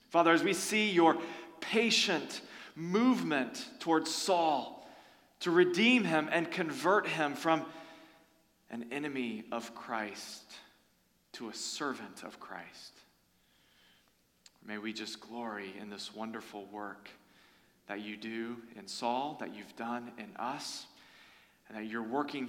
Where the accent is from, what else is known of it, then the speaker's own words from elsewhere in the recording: North Carolina, United States; I would want you to know that I grew up in North Carolina, and by the way, that fiddle was good for my southern soul.